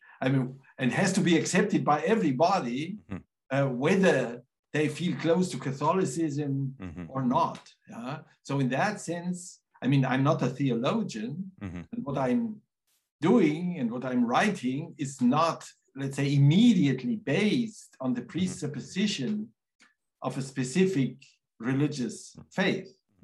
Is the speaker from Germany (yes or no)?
yes; Munich, Bavaria, Germany; born there; English is a second language; I was born in Munich, in Bavaria, southern Germany, in 1948. I come from a rather poor, non-academic background. And what is also worth mentioning is that I come from a deeply Catholic